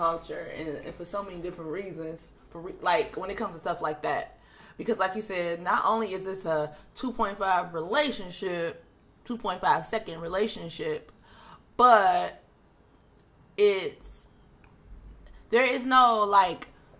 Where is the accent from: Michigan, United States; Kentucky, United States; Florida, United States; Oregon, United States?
Michigan, United States; Detroit; now in Los Angeles, United States; I like to rep my city. I'm from Detroit. $600 is totally different in Detroit than it is out here in LA.